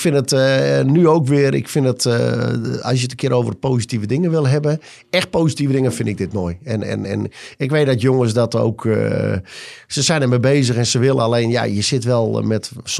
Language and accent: Dutch; Netherlands; Ik bedoel, we zijn wel Nederlanders.